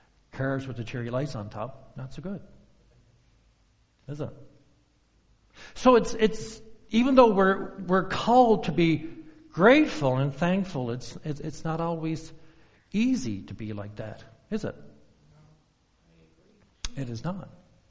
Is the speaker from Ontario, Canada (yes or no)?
no; Newfoundland and Labrador, Canada; I remember back when I was just a wee lad growing up in Newfoundland.